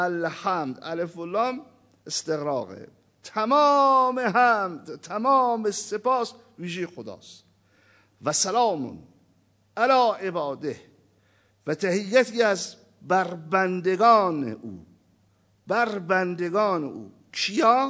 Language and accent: Persian; Iran; شما هم که ایرانی هستید، ما هم ایرانی هستیم